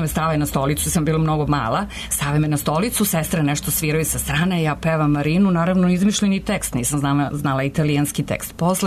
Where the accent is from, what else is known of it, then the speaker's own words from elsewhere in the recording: Subotica, Vojvodina, Serbia; Ja dolazim iz Subotice, važno je reći